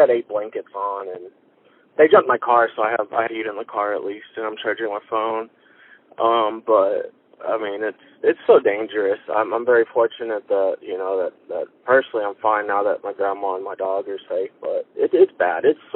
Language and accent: English; Dallas, Texas, United States; I'm from Dallas, and I live in Lake Highlands.